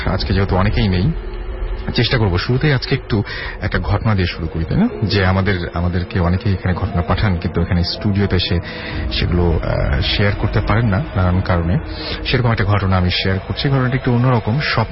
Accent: Sunamganj, Sylhet Division, Bangladesh; আমার গ্রামের বাড়ি সিলেট সুনামগঞ্জ।

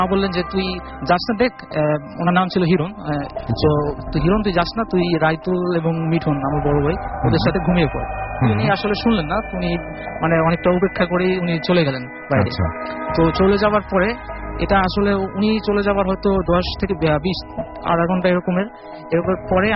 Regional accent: Dhaka, Dhaka Division, Bangladesh; আমি এসেছি লালবাগ থেকে।

